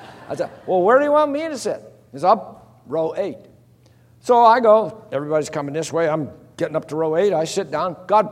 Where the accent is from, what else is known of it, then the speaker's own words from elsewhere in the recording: Texas, United States; I'm from Texas